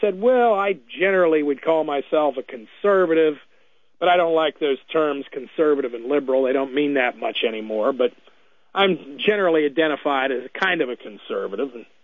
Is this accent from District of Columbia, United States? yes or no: yes; Washington, District of Columbia, United States; she discovered that I was from Washington, D.C., and she asked what I did.